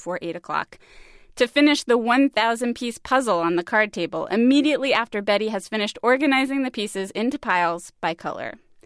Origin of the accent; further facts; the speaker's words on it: United States; Because I'm from the America where talking about death is like talking about sex.